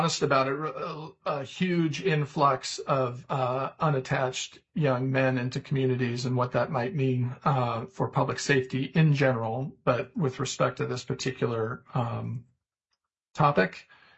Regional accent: Montana, United States; like I'm originally from Montana, like the Montana Highway Patrol

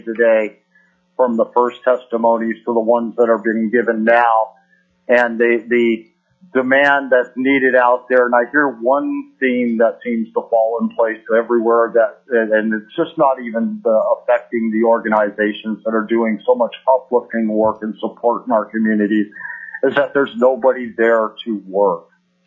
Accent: Big Lake, Alaska, United States; I'm from Big Lake, Alaska.

